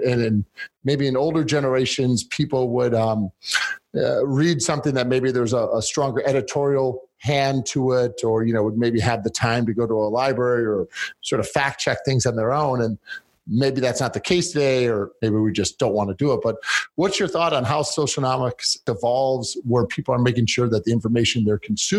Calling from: Los Angeles, California, United States; As you said, I'm calling in from Los Angeles, and I'm a geek at heart.

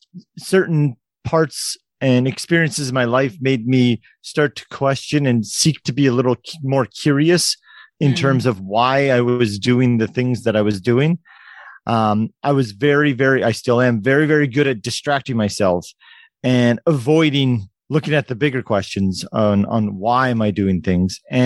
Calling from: Canada; I'm speaking from Canada in the winter

